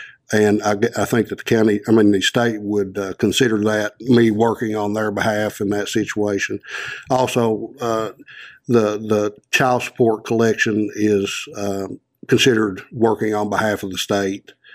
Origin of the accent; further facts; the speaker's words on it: Kentucky, United States; Born and raised in Powell County and glad to still be working here.